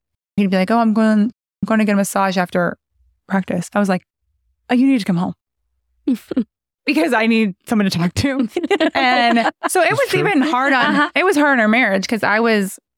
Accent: New England, United States; Luckily, we're from New England, so it wasn't. But it, even in New England, it doesn't snow in May.

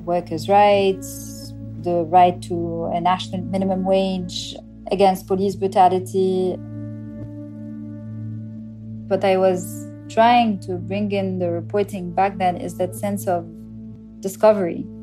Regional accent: Cairo, Cairo Governorate, Egypt; I grew up in Cairo back in the 1990s.

